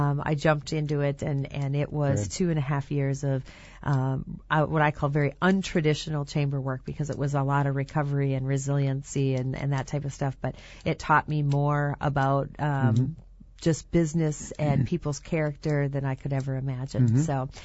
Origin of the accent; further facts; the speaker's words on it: Wisconsin, United States; Because even though I'm from Wisconsin, I had never been here to the Fox Cities area.